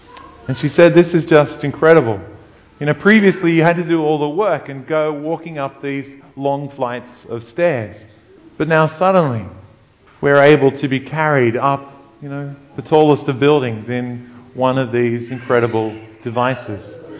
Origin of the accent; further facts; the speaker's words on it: Bega, New South Wales, Australia; I can remember back growing up in Bega on those, you know, long summer afternoons